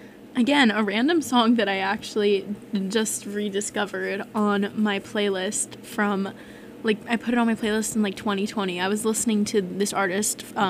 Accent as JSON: {"language": "English", "region": "California", "country": "United States", "lives_now": "East Coast, United States", "said": "because I'm from California, I feel like the holidays never really felt like the holidays. And now that I'm in the colder weather here on the East Coast"}